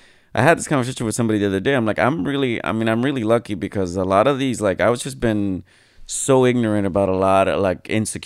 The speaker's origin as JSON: {"language": "English", "country": "Puerto Rico", "tie": "born or raised there", "moved": "as an adult", "said": "growing up in Puerto Rico, mm-hmm. I didn't know what it was to be less than because everybody was Puerto Rican."}